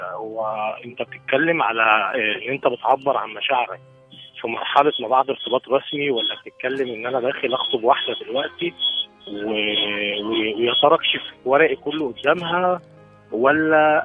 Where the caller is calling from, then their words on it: Beni Suef, Beni Suef Governorate, Egypt; انا بكلمك من بني سويف